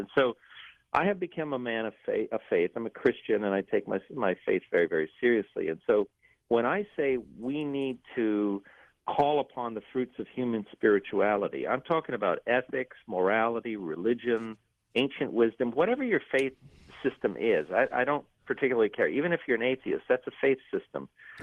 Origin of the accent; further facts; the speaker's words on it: Los Angeles, California, United States; I grew up in East LA with the dream of becoming a scientist since the second grade, really.